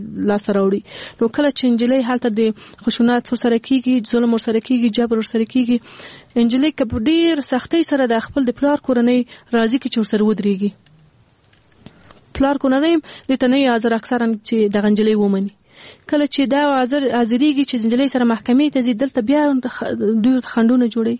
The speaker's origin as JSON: {"language": "Pashto", "country": "Afghanistan", "tie": "born there", "said": "مونږ په خپل افغانستان کې پیدا شوی"}